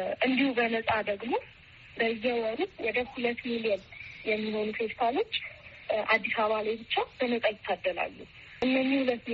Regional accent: Hawassa, Sidama, Ethiopia; እኔ ማለት ተወልጄ ያደኩት ሐዋሳ ነው። ከሶስት ወቶቼ ጋር ነው ያደኩት።

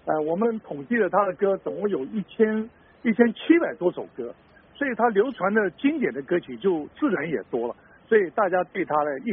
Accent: Taiwan; 大家也晓得我们在台湾5、6年代的时候，我们这个就是反攻大陆嘛，大家都想回去

